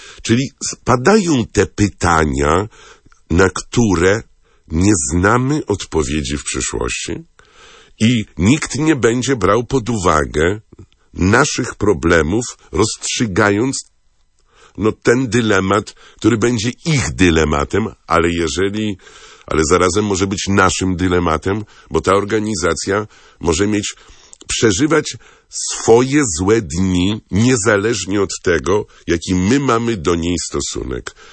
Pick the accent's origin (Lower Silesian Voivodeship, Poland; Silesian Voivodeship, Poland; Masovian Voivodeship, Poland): Masovian Voivodeship, Poland; Warsaw; też jestem z Warszawy, więc też myślę, warszawiacy mamy te swoje rozliczenia z przeszłością